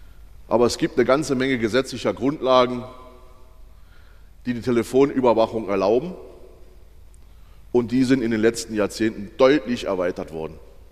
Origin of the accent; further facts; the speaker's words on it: Baden-Württemberg, Germany; Zum Beispiel in Baden-Württemberg, wo ich herkomme